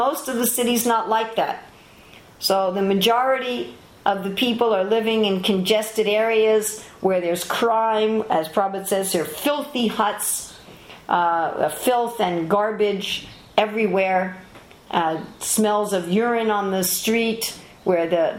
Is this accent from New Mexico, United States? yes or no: no; New York City, New York, United States; I grew up in New York City in Manhattan. Of course, where I grew up in New York, my parents were very well-to-do, and I grew up right across from a park, right across from Central Park.